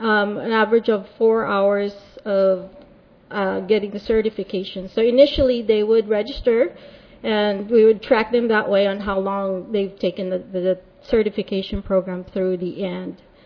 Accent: San Diego, California, United States; I'm from San Diego

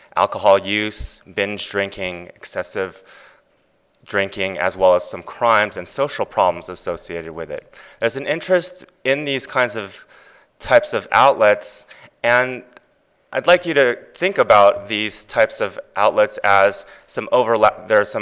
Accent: California, United States; now in Minnesota, United States; I'm actually a Californian living in Minnesota, just by clarification.

